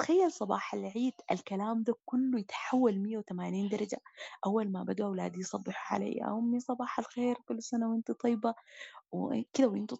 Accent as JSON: {"language": "Arabic", "country": "Sudan", "said": "إحنا كسودانيين بعد الحرب بالضبط بيجي عندنا الشعور ده ملازمنا يعني. أنا ما أول مرة عيد برا السودان"}